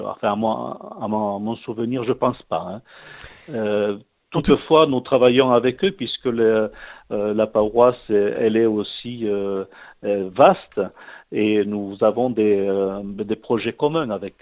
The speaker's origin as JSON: {"language": "French", "region": "Occitanie", "country": "France", "tie": "born or raised there", "said": "Et voilà, alors je suis originaire de l'Aubrac"}